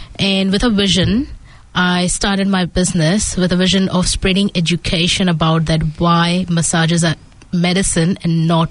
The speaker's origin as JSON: {"language": "English", "town": "Vadodara", "region": "Gujarat", "country": "India", "tie": "born or raised there", "also_born_or_lived": "Ahmedabad", "lives_now": "New Zealand", "said": "I'm from India, Gujarat. I'm born in Ahmedabad, but raised in Baroda. Uh-huh. I've been in New Zealand from 2013."}